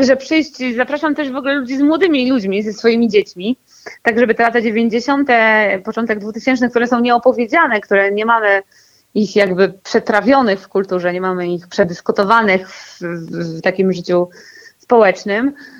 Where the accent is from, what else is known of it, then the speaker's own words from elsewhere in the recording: Wrocław, Lower Silesian Voivodeship, Poland; Ja jestem z Wrocławia